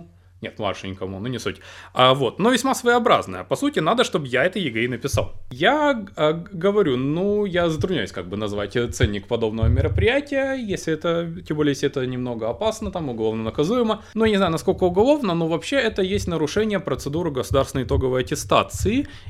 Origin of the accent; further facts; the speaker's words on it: Krasnodar, Krasnodar Krai, Russia; я приехал в родной город Краснодар